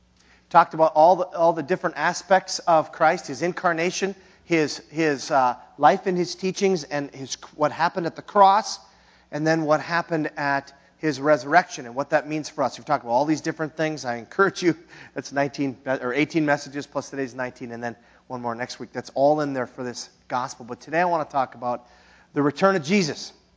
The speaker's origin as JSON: {"language": "English", "town": "Hibbing", "region": "Minnesota", "country": "United States", "tie": "born or raised there", "said": "And I was in my hometown. And where I lived, I lived in Hibbing, Minnesota, but I lived a few miles out of Hibbing."}